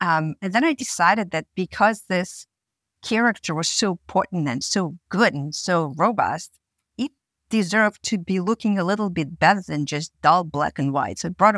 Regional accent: Russia; I grew up in Russia, which was, you know, back then was the former Soviet Union.

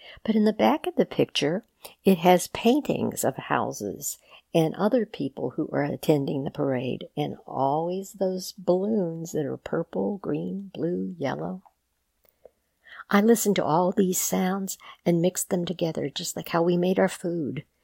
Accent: New Orleans, Louisiana, United States; I grew up in a neighborhood in New Orleans called Treme.

